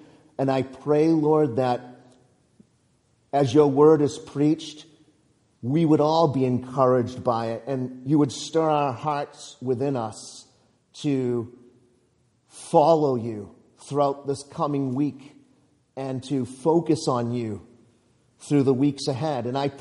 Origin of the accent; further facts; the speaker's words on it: Plymouth, Massachusetts, United States; I'm from Plymouth, and in Plymouth I reside right now.